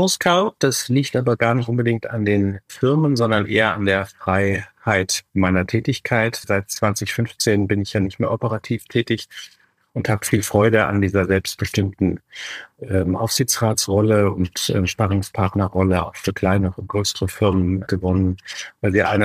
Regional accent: Bonn, North Rhine-Westphalia, Germany; als Bonner geht man natürlich auch gern zu den Telekom Baskets

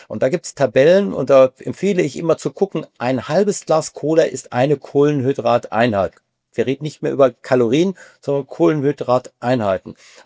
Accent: Düsseldorf, North Rhine-Westphalia, Germany; Ist als Düsseldorfer etwas schwierig hier zu sagen, ohne dass man wirklich Personenschutz braucht.

